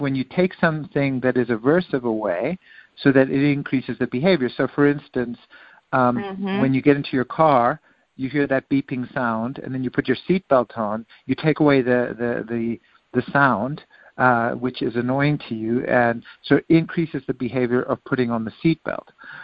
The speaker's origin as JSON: {"language": "English", "country": "South Africa", "tie": "born or raised there", "said": "when I grew up in South Africa at a Catholic boys' school"}